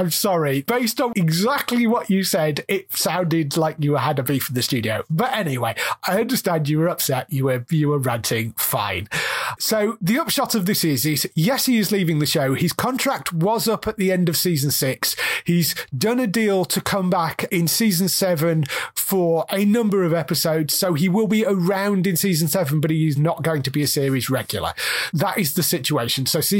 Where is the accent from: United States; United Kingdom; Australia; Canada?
Australia; I'm Australian, and it's who I am.